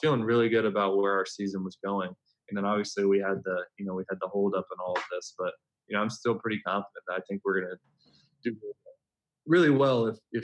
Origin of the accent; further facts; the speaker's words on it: Memphis, Tennessee, United States; So when I was like 9 years old, I grew up in Memphis, Tennessee